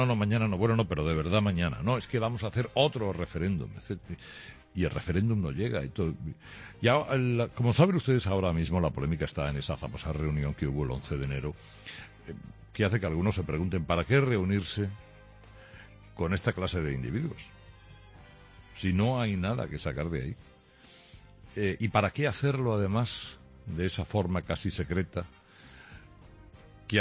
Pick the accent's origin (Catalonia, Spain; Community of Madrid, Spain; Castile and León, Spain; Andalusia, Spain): Catalonia, Spain; Mataró; o al menos yo así cuando era chico, allí en Mataró.